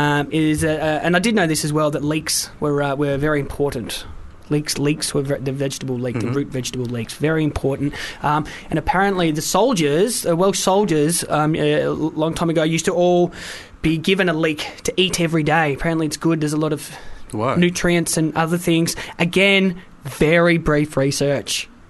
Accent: Australia; growing up in Australia, I was pretty far removed from all of that.

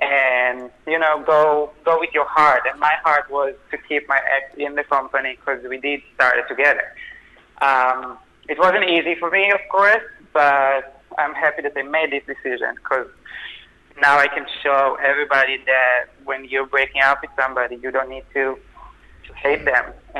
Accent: Israel; moved away as an adult; now in New York, United States; I grew up in Israel. I moved to New York when I was 20.

